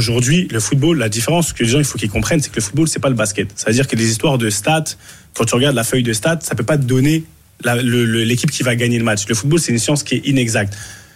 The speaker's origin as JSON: {"language": "French", "country": "Cameroon", "said": "on est Camerounais, on aime bien être dos au mur."}